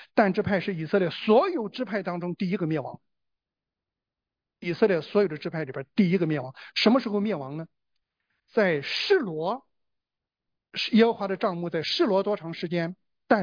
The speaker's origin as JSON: {"language": "Chinese", "country": "China", "said": "我们中国人是不是一个拜偶像的民族？"}